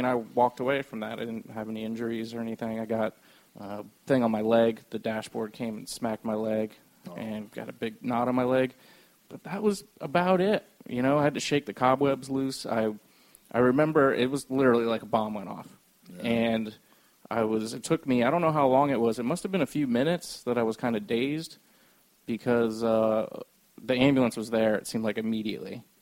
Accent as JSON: {"language": "English", "town": "Largo", "region": "Florida", "country": "United States", "tie": "born or raised there", "said": "Yeah. I grew up in Largo."}